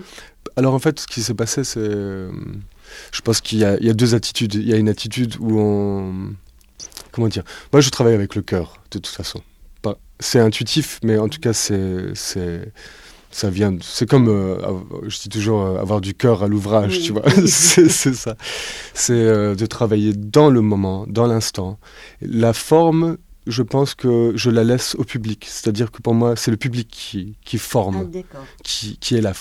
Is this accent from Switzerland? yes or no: yes; Switzerland; Bon, moi, je suis suisse, donc je n'ai pas du tout la même...